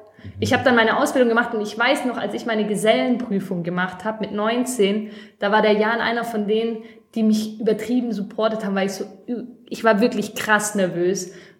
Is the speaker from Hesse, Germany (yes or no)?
no; Stuttgart, Baden-Württemberg, Germany; ich bin 28 Jahre alt. Ich komme aus Stuttgart, Zuffenhausen.